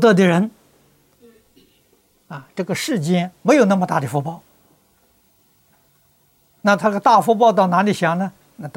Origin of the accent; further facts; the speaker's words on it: China; 我们中国人过去称皇帝为天子